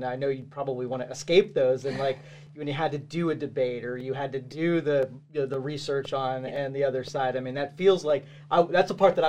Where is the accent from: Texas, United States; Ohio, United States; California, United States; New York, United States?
Ohio, United States; Girard; Like I grew up in Girard.